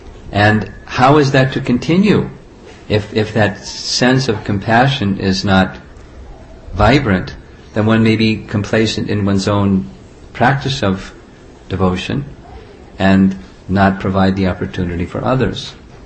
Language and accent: English; New York, United States; I mean, I'm from New York, where the population is a lot of people in a small space.